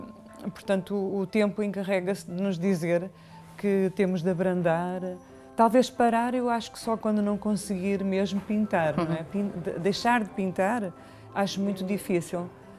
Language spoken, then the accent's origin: Portuguese; Árvore, Porto, Portugal; born there; Árvore, onde tenho muitos amigos, onde fazemos anualmente exposições coletivas. Portanto, essa é realmente onde eu nasci.